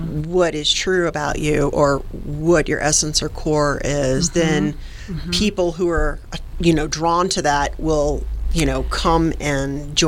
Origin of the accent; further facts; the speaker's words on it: the South, United States; because I'm a gal from the South